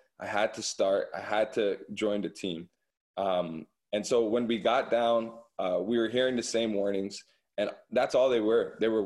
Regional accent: Toronto, Ontario, Canada; And so I'm from Toronto, Canada

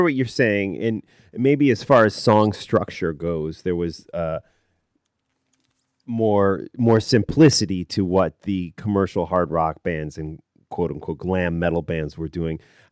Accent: Illinois, United States; This is, you know, a kid growing up in the Chicago suburbs.

